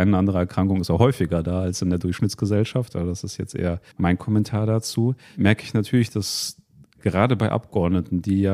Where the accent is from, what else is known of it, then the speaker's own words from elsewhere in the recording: Ukraine; now in Germany; Ich bin in einem sehr politischen Haushalt aufgewachsen. Ich komme ja ursprünglich aus der Ukraine. Meine Eltern sind in der Sowjetunion groß geworden, sozialisiert worden. Und als wir eben nach Deutschland kamen